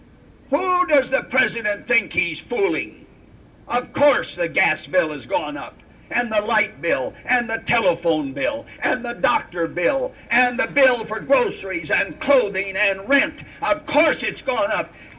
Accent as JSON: {"language": "English", "region": "Minnesota", "country": "United States", "tie": "born or raised there", "said": "And here, let me tell you what we did in my home state of Minnesota."}